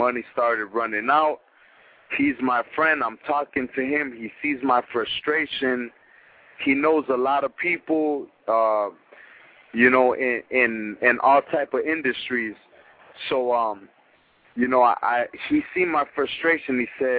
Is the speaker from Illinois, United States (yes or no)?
yes; Chicago, Illinois, United States; I'm from Chicago, and before I was living in Miami for 6 years, last time I lived in Miami, and, you know, things weren't going good, and I felt that, you know, I started boxing in Chicago.